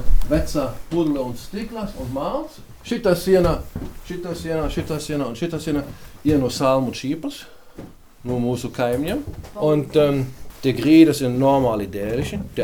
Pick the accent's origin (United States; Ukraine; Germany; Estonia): Germany; Latvian is a second language; now in Latvia; Es esmu vācietis, es esmu inženieris